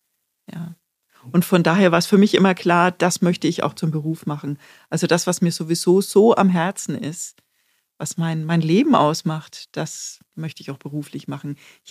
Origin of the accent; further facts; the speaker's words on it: Bavaria, Germany; eigentlich komme ich tatsächlich aus Unterfranken, ganz provinziell aus einem Dorf südlich von Schweinfurt, aber bin natürlich im Laufe meines Lebens an ganz vielen verschiedenen Orten gewesen.